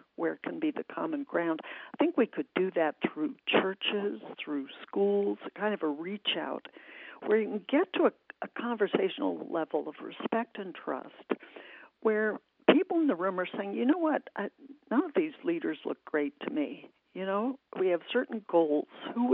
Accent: United States; no, this is my country. This is I'm an American. I want to be proud of being an American.

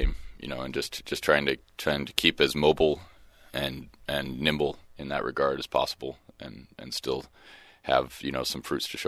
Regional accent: Yreka, California, United States; I grew up in Yreka, California. I was born down in Mount Shasta and, you know, left high school at 18

